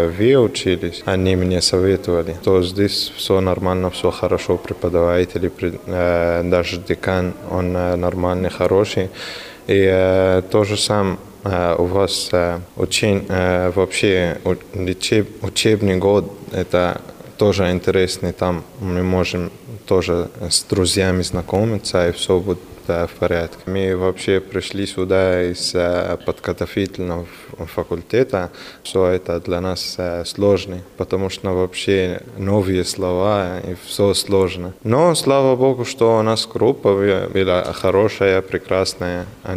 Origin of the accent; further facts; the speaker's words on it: Syria; Russian is a second language; moved away as an adult; now in Novgorod, Russia; Я приехал из Сирии, туда, в Новгород, чтобы учиться на лечебном факультете гинекологом.